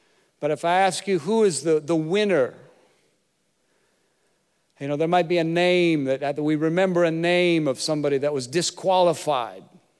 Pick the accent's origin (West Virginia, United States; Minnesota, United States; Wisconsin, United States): Minnesota, United States; also born or lived in Costa Rica; I'm originally from Minnesota. And I used to play high school football. We played nine-man football for a few years.